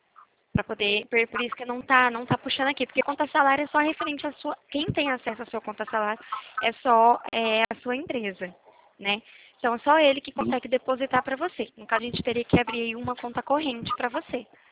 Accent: Limeira, São Paulo, Brazil; eu sou da cidade de Limeira.

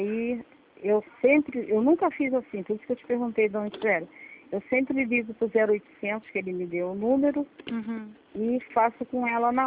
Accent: Rio de Janeiro, Brazil

